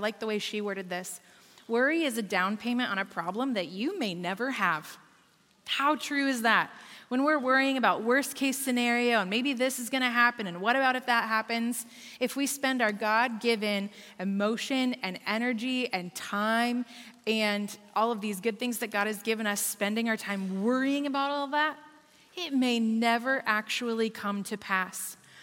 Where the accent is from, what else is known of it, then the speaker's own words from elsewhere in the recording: Iowa, United States; I grew up here in Iowa, moved to Seattle, and did student ministry with a friend's dad at a church out there.